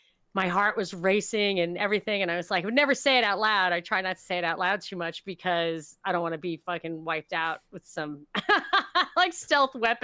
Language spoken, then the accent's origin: English; New York, United States; also born or lived in Atlanta, United States; you kids are from the South. Like, we lived in Atlanta and stuff. I'm like, I'm from New York.